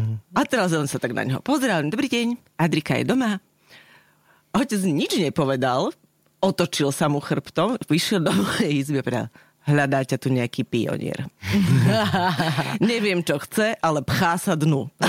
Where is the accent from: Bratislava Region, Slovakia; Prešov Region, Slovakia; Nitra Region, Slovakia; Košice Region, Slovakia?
Bratislava Region, Slovakia; Petržalka; Ale ja som z Petržalky.